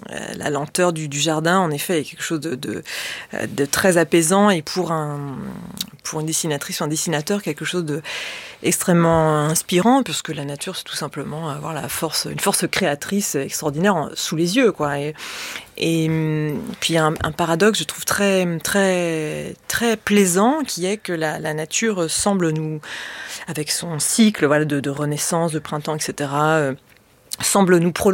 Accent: Nouvelle-Aquitaine, France; là où j'ai grandi, c'est tout près de Sainte-Soline.

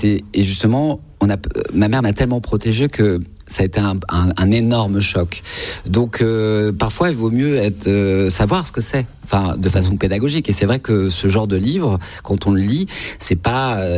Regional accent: Paris, Île-de-France, France; born there; Moi, je suis né à Paris.

